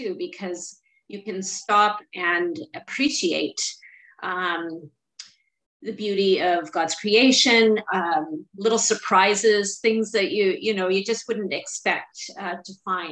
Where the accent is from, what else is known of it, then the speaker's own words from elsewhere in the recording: Ontario, Canada; a 2-day back-to-back training hike in Beaver Valley, which is my stomping grounds. I grew up around Beaver Valley.